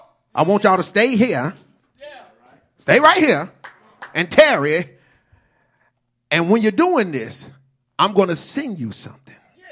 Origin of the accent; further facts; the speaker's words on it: Dallas, Texas, United States; I'm a country boy. I grew up in Dallas, but my family's from Malakoff, Texas.